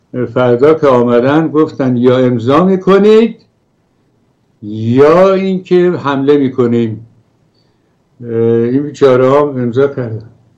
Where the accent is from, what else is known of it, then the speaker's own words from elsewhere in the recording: Iran; moved away; ما که از ایران آمدیم بیرون